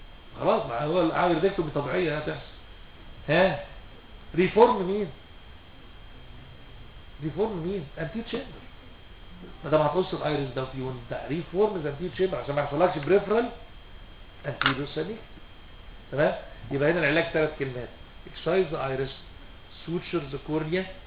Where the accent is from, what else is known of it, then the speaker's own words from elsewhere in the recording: Egypt; منتشر جدا عندنا في مصر التريش